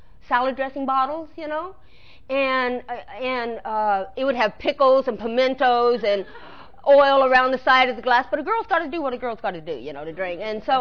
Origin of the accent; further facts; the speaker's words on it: Long Beach, California, United States; and I grew up in L.A. I grew up in the Long Beach area, and I had friends coming down to see me, and they drank.